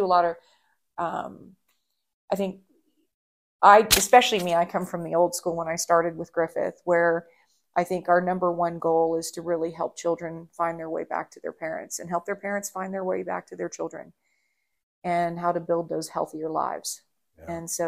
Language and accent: English; Puerto Rico; born there; also born or lived in South America / Africa / Europe / Thailand; My childhood, I lived all over the world. I was born in Puerto Rico